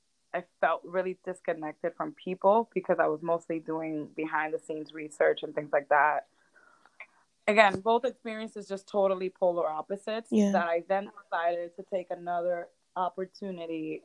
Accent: Lawrence, Massachusetts, United States; now in Boston, United States; I'm from Lawrence, so it first started as a community organizer in Lawrence, and I helped run the current mayor's campaign while I was there. Then I moved to Boston for grad school.

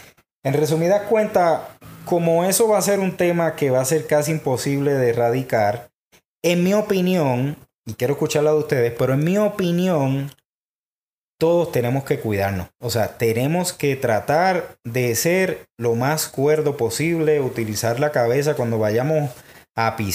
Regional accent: Puerto Rico; Pues, para el que no conoce, yo soy el boricua, ¿no?

